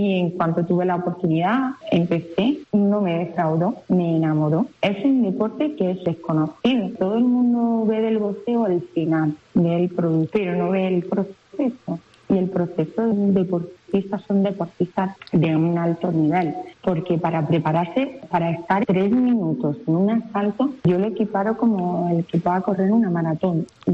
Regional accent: Almería, Andalusia, Spain; Yo soy del barrio de Los Ángeles, de Almería.

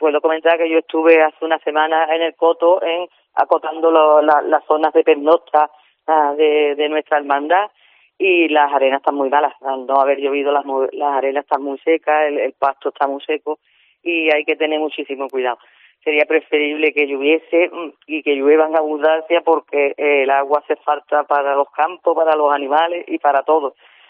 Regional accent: Spain; como españoles que somos y queremos votar, tenemos que hacerlo así.

